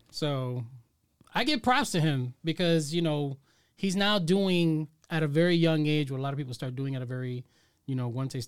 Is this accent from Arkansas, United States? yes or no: no; New Jersey, United States; So, for instance, I'm from New Jersey.